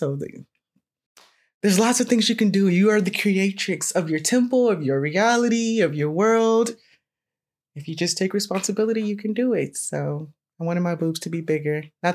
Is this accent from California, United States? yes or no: yes; Los Angeles, California, United States; because I was raised from South Central, you know, from the hood.